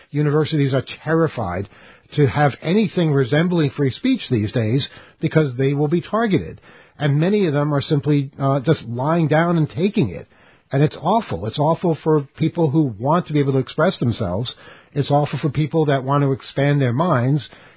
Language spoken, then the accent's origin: English; New York, United States; while I'm a European citizen and I switch to European as soon as I get on the plane, I readily admit I'm from New York.